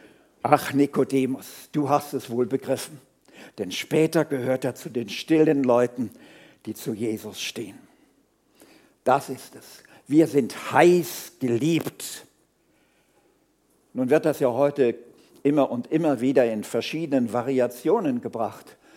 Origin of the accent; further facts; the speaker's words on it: North Rhine-Westphalia, Germany; Ihr merkt schon, ich bin nicht in Mittelfranken zu Hause. Meine Sprache verrät mich, sondern ich komme aus dem Ruhrgebiet.